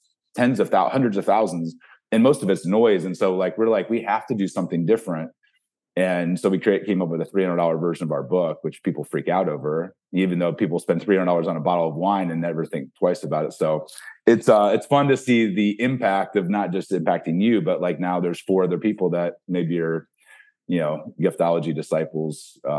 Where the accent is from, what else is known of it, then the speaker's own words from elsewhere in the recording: Ohio, United States; I grew up milking goats, not the most sexy thing. I didn't grow up around a lot of nice gifts. I grew up in Ohio.